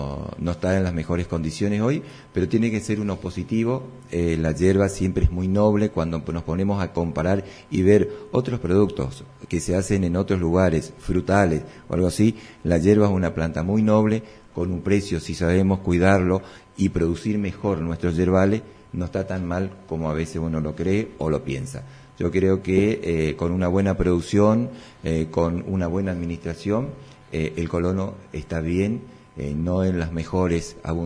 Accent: Argentina

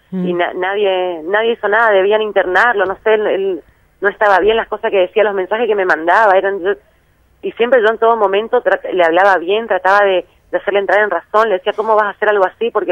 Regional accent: Corrientes, Argentina; Y yo soy de Corrientes, vivo en Corrientes

